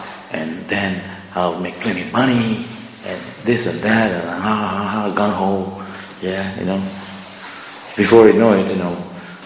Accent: Mayapur, West Bengal, India; English is a second language; In Mayapur, I grew up in Mayapur, you know, there are rainy season

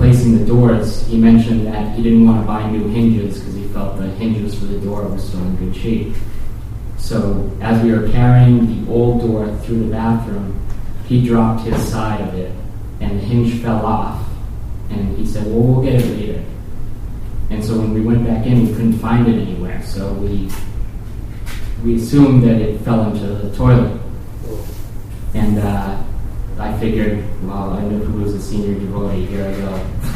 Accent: Boston, Massachusetts, United States; Whenever I would tell Andhra Prabhu I was from Boston

